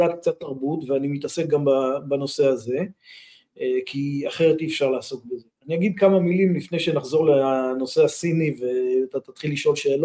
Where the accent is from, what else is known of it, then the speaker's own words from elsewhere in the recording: Afikim, Northern District, Israel; אני גדלתי בקיבוץ אפיקים בעמק הירדן, קיבוץ גדול